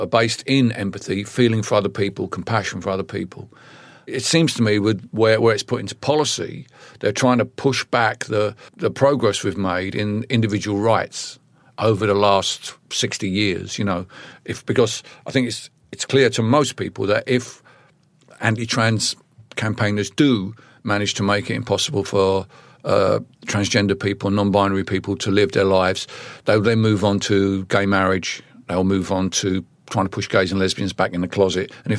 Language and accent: English; Barking, London, United Kingdom; where I grew up in Barking